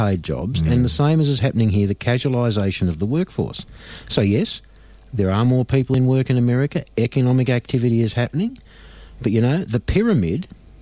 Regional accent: Victoria, Australia; Well, I come from the Latrobe Valley.

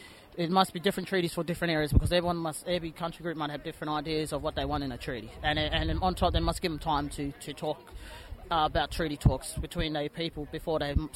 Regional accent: Perth, Western Australia, Australia; that's my Christian name. … I'm from Perth. My people are the Rudjak, Baladong, the Piruba mob in East Kimberley.

